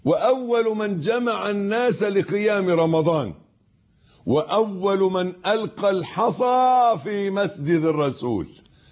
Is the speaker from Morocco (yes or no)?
no; Egypt